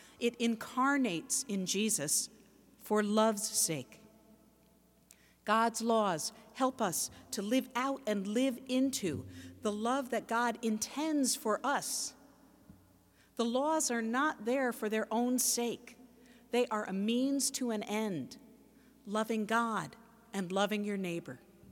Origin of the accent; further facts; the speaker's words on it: New York, United States; moved away; of you know that I am a transplant from New York. I love the West Coast, and the Northwest here is spectacular.